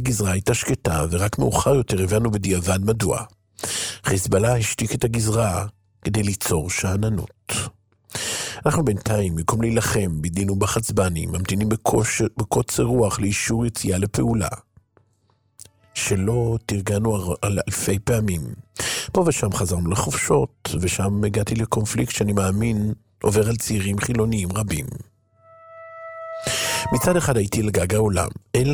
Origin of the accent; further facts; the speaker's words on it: Northern District, Israel; נולדתי בצפון הארץ, גדלתי בבית חילוני למהדרין, ומלבד קידוש בשבת לא ידעתי כלום כמעט על היהדות